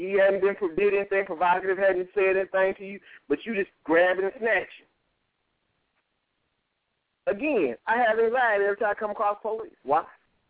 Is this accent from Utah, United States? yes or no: no; Georgia, United States; I can go back to a story when I was about 14 or 15 years old, growing up in South DeKalb, and I was sitting there waiting on the bus by the Burger King on Candler Road.